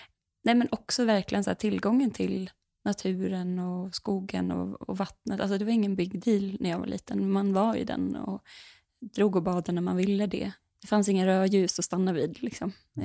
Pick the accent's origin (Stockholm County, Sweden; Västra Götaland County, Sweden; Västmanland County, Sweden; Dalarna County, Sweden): Dalarna County, Sweden; moved away; Ja, men jag kommer ju från Dalarna. Och jag brukar väl beskriva det som att... Alltså jag har inte bott hemma i Dalarna på 10 år typ. Men det är som att mina rötter sitter fast där.